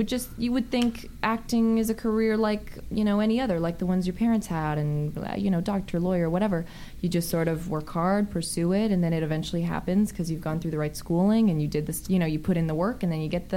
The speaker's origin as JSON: {"language": "English", "region": "East Coast", "country": "United States", "tie": "born or raised there", "lives_now": "Los Angeles, United States", "said": "Yeah, and also I grew up on the East Coast, so I just kind of wanted to change. And I'd always sort of dreamt of Hollywood, and it was so romantic to me to move to L.A. and become a star."}